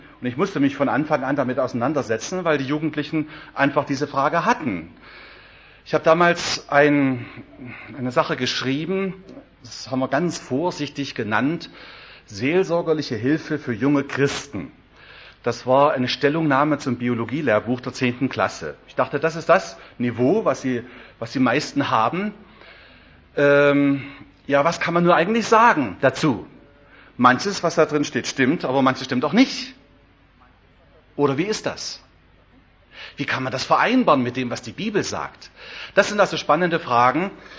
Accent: Germany; Also, Baujahr 48, aufgewachsen in DDR-Zeiten

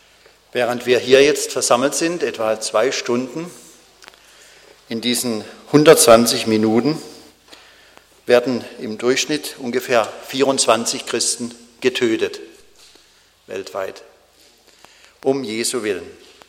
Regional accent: Baden-Württemberg, Germany; Sehr erstaunlich, dass ein Land, das halb so groß ist wie mein Heimatland Baden-Württemberg

